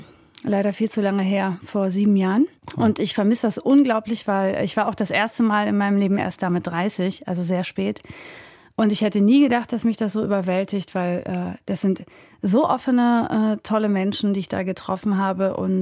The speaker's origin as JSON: {"language": "German", "region": "Berlin", "country": "Germany", "said": "komme ich aus dem Rollbergviertel."}